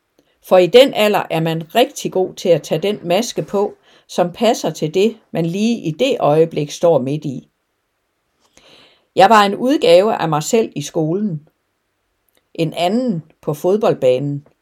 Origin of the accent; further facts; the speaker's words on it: West Jutland, Denmark; Jeg er opvokset i Vestjylland.